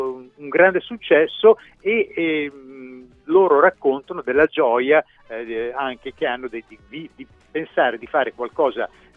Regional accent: Bologna, Emilia-Romagna, Italy; se io che sono di Bologna fossi andato a vivere in un paesino dell'Appennino

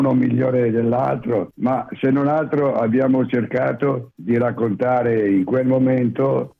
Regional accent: Milan, Lombardy, Italy; sono milanese ma

